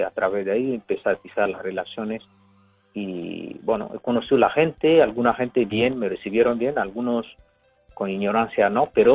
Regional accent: Burkina Faso; now in Quintana Redonda, Spain; Yo soy de origen burkinabé, de Burkina Faso. Vengo de Burkina Faso y resido actualmente en Soria, un pueblo de Soria que se llama Quintana Redonda.

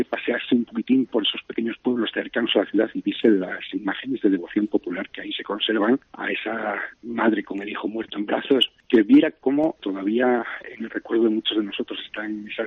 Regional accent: Soba, Cantabria, Spain; En la gente de mi tierra, de nuestra tierra, en la gente de nuestra pequeña Soba Arriba

